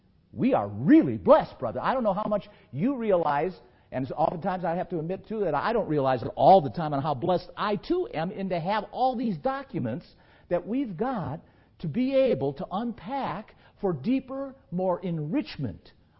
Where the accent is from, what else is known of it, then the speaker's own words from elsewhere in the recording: Anatolia, Turkey; Because I came out of that background, you see. I'm from Asia Minor. I was brought up thinking that stuff was okay.